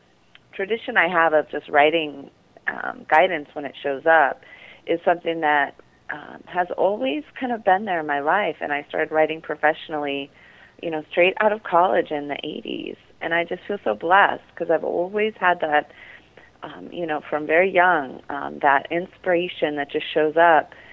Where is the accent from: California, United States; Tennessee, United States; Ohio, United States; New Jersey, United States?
California, United States; I grew up near Stanford University, and at that time, it was really filled with orchards and green grass. It looks different now.